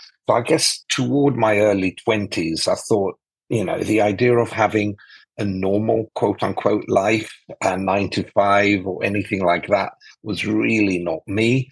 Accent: Athens, Attica, Greece; also born or lived in London; So I was born in London, but I grew up in Greece, in Athens. And yes, we did used to travel quite a lot as a family because my mum's English, South African English.

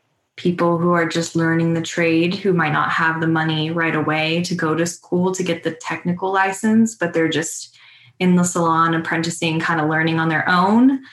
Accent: California, United States; So I grew up in California, and when I was little, my mom was a single mom.

